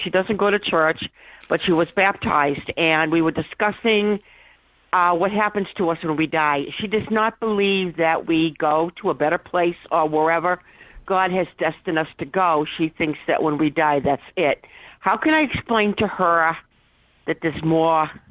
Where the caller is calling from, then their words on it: Worcester, Massachusetts, United States; I'm calling from Emmanuel Radio in Worcester.